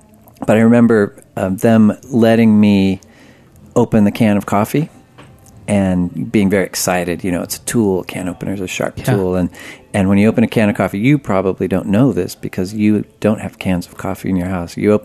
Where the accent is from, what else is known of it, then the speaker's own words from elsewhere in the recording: California, United States; Well, I grew up in very rural Humboldt County.